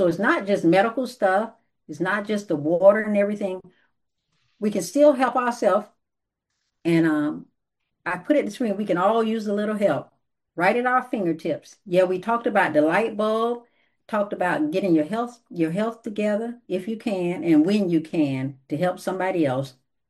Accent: Florida, United States; But where I grew up in Florida, when I was a little girl, even my dad, he would take us to where he grew up.

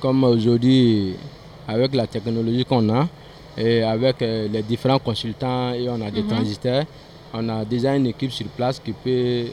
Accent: Burkina Faso; beaucoup de l'engouement chez nous au Burkina Faso.

